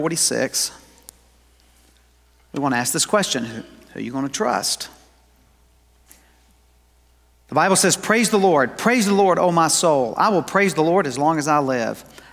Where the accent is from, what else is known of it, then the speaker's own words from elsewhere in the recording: the South, United States; Now, you understand, I was raised in the South. I mean, there were woods everywhere